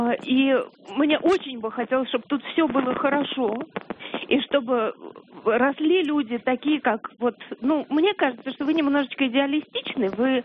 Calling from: Moscow, Russia

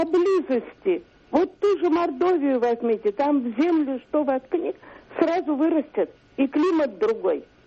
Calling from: Moscow, Russia; Я звоню из Москвы.

